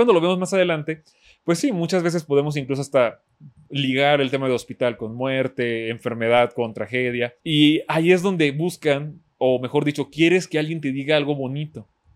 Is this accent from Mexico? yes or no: yes; Durango, Mexico; yo soy de Durango